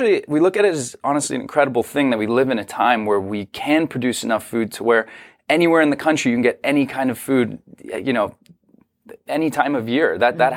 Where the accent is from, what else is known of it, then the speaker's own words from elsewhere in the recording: Los Angeles, California, United States; I grew up in Los Angeles. I'd never even really been to a farm.